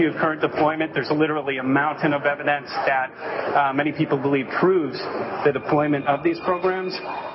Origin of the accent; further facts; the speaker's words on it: Los Angeles, California, United States; from Los Angeles, covering an issue called geoengineering.